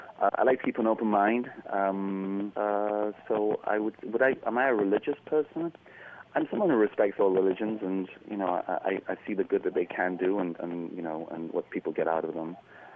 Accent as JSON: {"language": "English", "country": "Trinidad & Tobago", "tie": "born or raised there", "said": "I grew up in an island. I grew up in the West Indies. In Trinidad"}